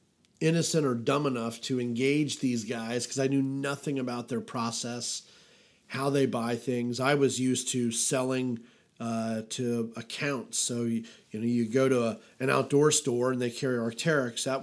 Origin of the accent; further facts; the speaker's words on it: Atlanta, Georgia, United States; So I'm from Atlanta.